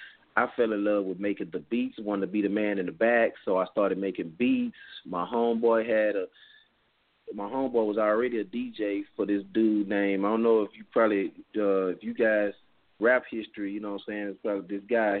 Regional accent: Houston, Texas, United States; I'm from Fifth Ward, so you know that's the home of Rap-A-Lot. You know I'm from Fifth Ward

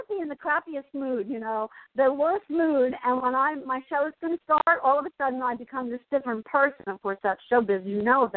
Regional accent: Asbury Park, New Jersey, United States; because I'm from Asbury Park and I'm a musician myself and have CDs out.

